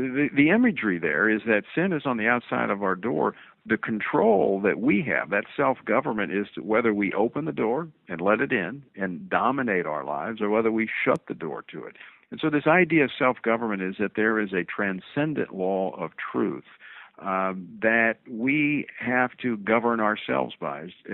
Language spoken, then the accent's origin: English; Louisiana, United States; as I started one in my home state of Louisiana